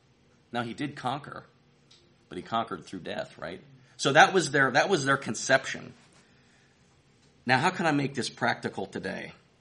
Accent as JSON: {"language": "English", "country": "United States", "said": "But when I get so consumed with that I'm an American, that's idolatry."}